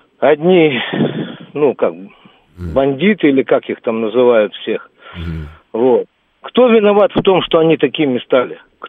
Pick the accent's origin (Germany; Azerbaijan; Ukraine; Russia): Ukraine; Western Ukraine; Я сам родом с Западной Украины.